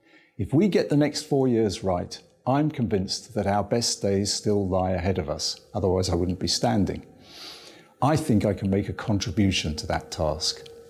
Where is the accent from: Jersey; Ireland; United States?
Jersey; St Brelade; because I grew up in St Brelard, and now my wife and I are raising our family here